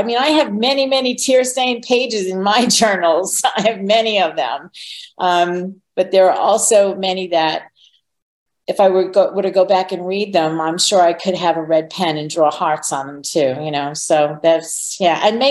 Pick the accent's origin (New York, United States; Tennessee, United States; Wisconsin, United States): New York, United States; Long Island; I grew up on Long Island.